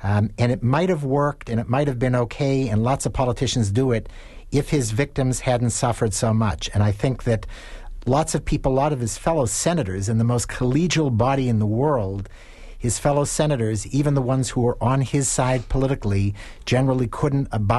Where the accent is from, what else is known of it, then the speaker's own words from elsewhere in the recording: Massachusetts, United States; And yet I'm from Massachusetts, so again, don't trust me.